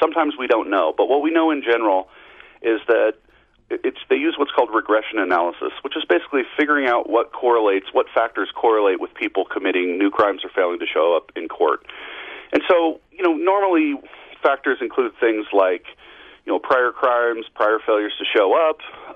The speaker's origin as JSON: {"language": "English", "region": "Colorado", "country": "United States", "said": "And I tried to get behind the curtain here in my home state in Colorado"}